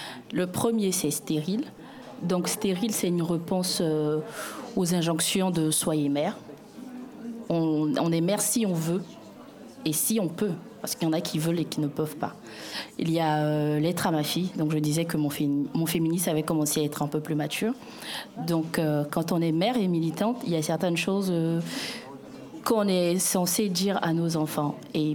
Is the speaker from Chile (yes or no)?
no; Côte d’Ivoire; now in France; Je suis née, j'ai grandi en Côte d'Ivoire avant de m'installer en France.